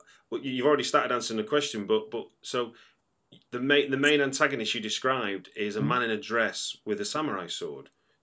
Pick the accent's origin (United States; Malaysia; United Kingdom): United Kingdom; Manchester, North West England; accent: Manchester; That's my Manchester accent, I guess.